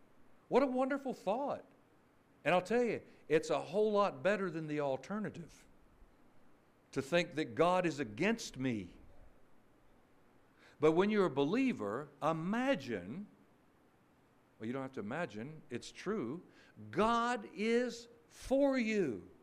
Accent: Florida, United States; Now, you know, folks from down my way, I'm from North Florida originally. It does surprise folks still to this day that there are maternity wards in the state of Florida. People are actually born there. Not everybody moves to the state. So I'm about a fourth generation native son on my father's side.

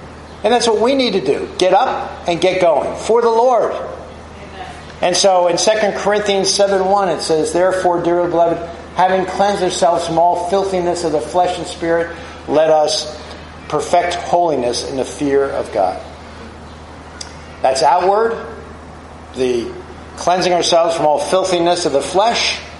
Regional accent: New Jersey, United States; And I grew up on the Barnegat Bay.

